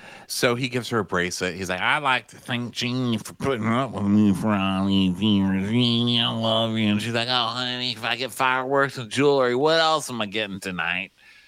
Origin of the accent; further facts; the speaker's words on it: Texas, United States; Well, look, you know, I act like I'm all classy, but I am a Texan and I am half country.